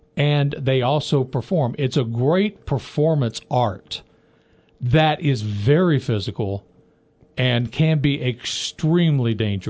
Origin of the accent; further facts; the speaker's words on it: Memphis, Tennessee, United States; He started off basically in my hometown of Memphis, Tennessee, as Mean Mark Callis.